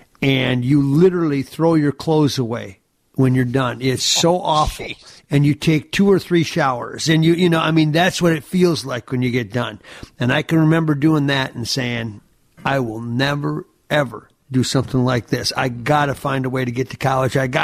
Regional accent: Gaylord, Minnesota, United States; I grew up in Gaylord, Minnesota, and we had, now it's Michael's Foods.

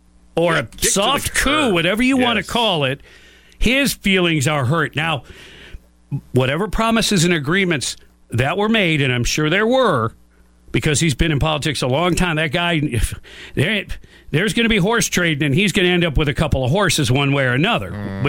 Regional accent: Detroit, Michigan, United States; I'm from Detroit, even though I've been here longer than you.

